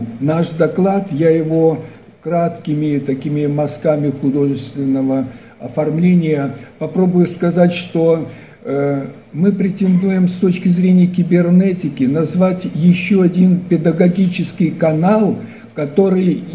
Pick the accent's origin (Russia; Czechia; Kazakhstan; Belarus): Belarus; я из Белоруссии представляю здесь на конференции, также доклад свой.